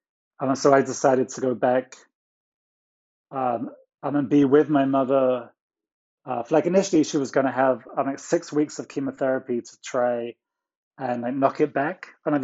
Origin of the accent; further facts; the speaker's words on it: United Kingdom; moved away; So like these two buildings that were my like anchors to my home country. And then like really like the reason for going back to the UK had gone. I'm like I left the UK in 2005.